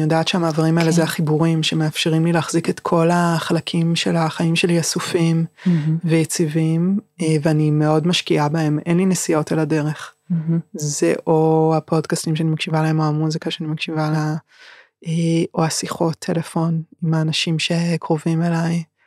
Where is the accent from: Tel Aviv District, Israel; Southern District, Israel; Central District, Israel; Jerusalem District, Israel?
Tel Aviv District, Israel; Tel Aviv; אני גדלתי ברמת אביב, כל החיים אני גרה שם, באותו קילומטר רבוע. בתוך משפחה של אבא, אמא וארבעה ילדים